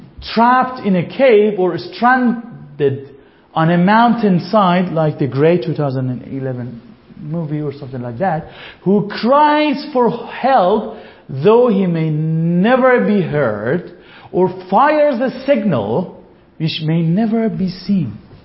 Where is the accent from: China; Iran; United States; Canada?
Iran; English is a second language; I come from Iran. So 1979, for us Iranian, means a lot.